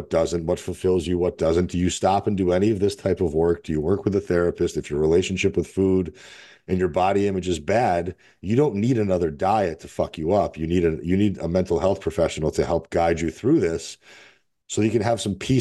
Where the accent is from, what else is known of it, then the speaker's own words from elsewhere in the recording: Russia; now in United States; I mean, when I first moved to America, I'm from Russia originally, and we moved to America in 89.